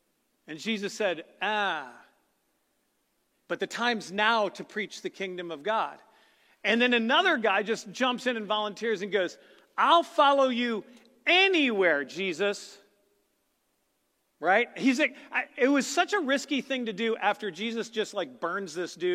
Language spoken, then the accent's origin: English; St. Louis, Missouri, United States; So I grew up in St. Louis, as most of you guys know.